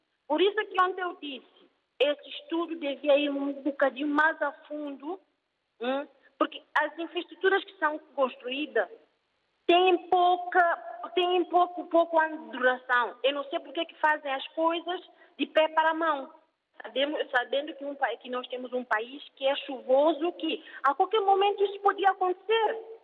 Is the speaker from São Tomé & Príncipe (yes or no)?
yes; Guadalupe, São Tomé & Príncipe; sou do norte também, eu sou de Guadalupe.